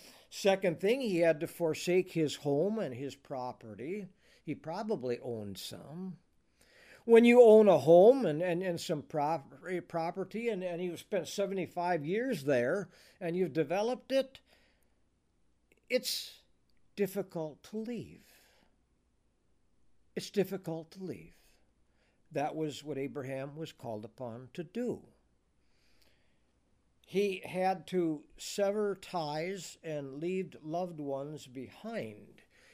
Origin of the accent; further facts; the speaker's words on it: La Crosse, Wisconsin, United States; But I was born and raised in La Crosse. So Beaver Dam was kind of a strange land.